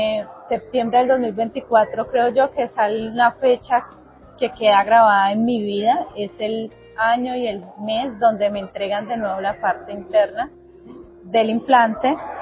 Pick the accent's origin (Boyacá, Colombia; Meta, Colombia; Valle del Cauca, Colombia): Valle del Cauca, Colombia; Cali; soy caleña